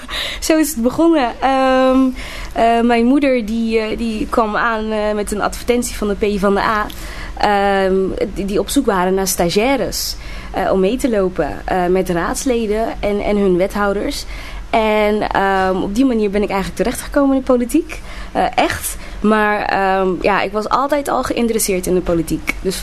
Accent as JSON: {"language": "Dutch", "town": "Capelle aan den IJssel", "region": "South Holland", "country": "Netherlands", "tie": "born or raised there", "said": "Ik ben geboren in Rotterdam, maar ik heb mijn hele leven hier in Capelle gewoond."}